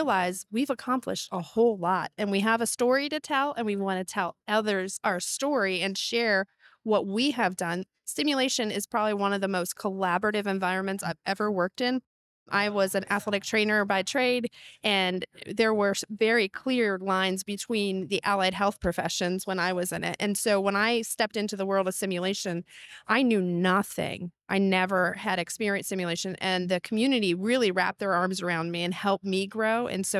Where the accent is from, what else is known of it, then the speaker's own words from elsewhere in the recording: Lynchburg, Virginia, United States; I am from Lynchburg, Virginia.